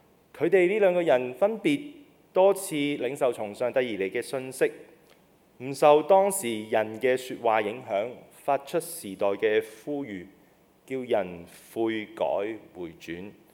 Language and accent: Cantonese; Hong Kong; 佢所呈獻俾我哋香港人嘅係咩咧？